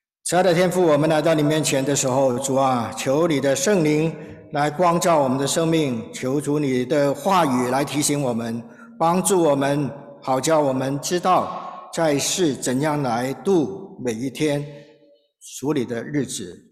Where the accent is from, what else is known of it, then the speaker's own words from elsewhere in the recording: Hong Kong; 我呢是来自香港的，在香港成长的那个我特别小的时候呢，在大概成长的是几岁的时候呢，是60年代哈，上个世纪60年代。